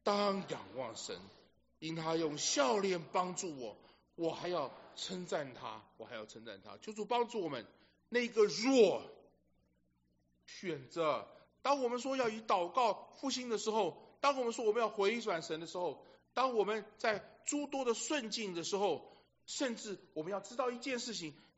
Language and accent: Chinese; China; 我们中国人讲五子登科嘛